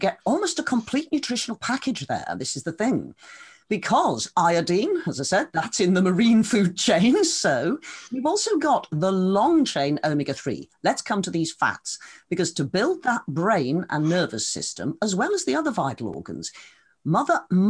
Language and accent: English; East Midlands, United Kingdom; I grew up in Derbyshire